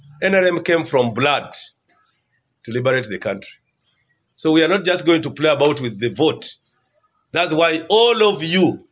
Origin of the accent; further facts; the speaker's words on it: Tororo, Eastern Region, Uganda; I come from Tororo. The Tororo we were living in was not the same. Oh, poverty, poverty.